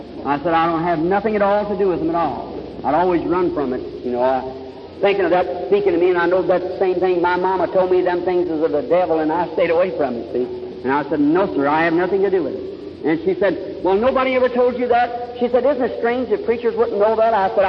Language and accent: English; Kentucky, United States; born there; I like to hunt, and I was born in Kentucky.